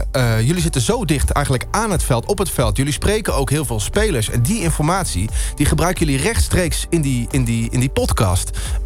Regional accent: Utrecht, Netherlands; En ik kom uit Utrecht. Ik ben groot FC Utrecht fan.

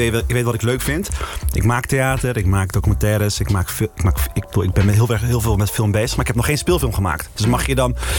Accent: Zeeland, Netherlands; Omdat ik geboren en getogen in Zeeland, in een dorpje.

